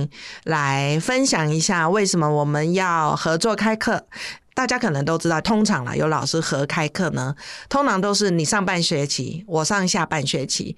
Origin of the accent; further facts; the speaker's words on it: Taiwan; 因为我从小就是在台湾受教育长大嘛